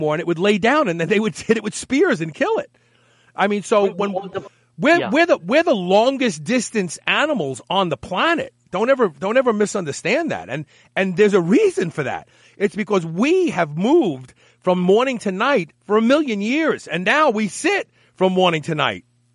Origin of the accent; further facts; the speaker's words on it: Bed-Stuy, New York, United States; and I grew up in Bed-Stuy, which was a rough neighborhood